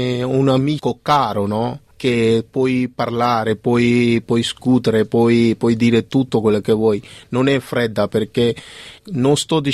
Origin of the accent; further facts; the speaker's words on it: India; now in Italy; Poi mi sentivo proprio la seconda casa, tornavo in India e però volevo stare sempre in Italia.